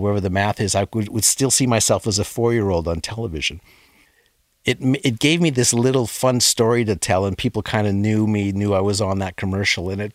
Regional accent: Sudbury, Ontario, Canada; And then growing up in Sudbury, as I said, we were glued to the television.

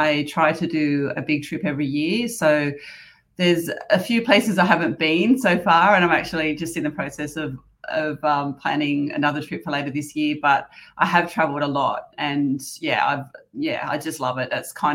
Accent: Sydney, New South Wales, Australia; I'm from Sydney, Australia. At the moment, I'm on the South Coast, though, down spending some time with my family and friends.

